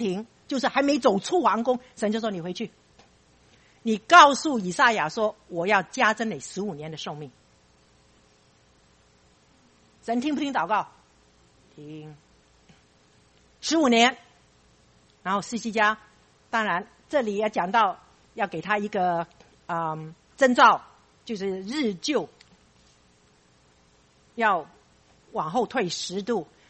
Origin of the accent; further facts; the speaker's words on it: China; 我们中国人应该懂得这个传宗接代这个观念吧？